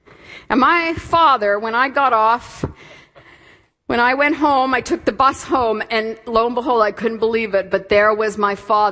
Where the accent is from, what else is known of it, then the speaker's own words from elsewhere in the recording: Toronto, Ontario, Canada; I remember when I was 13, growing up in Toronto. That's the largest city in Canada.